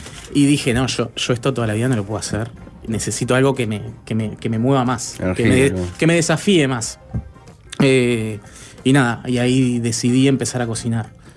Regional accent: Aguas Corrientes, Canelones, Uruguay; Yo soy de Aguas Corrientes. O sea, soy de Canelones, pero mi madre y mis abuelos son de Aguas Corrientes y me crié mayormente lo que sería mi infancia en Aguas Corrientes

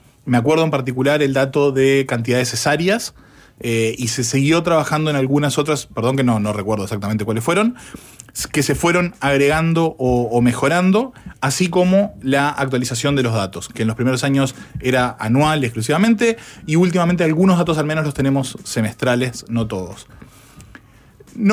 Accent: Uruguay; somos uruguayos y nos olvidamos a veces de que acá el estatismo

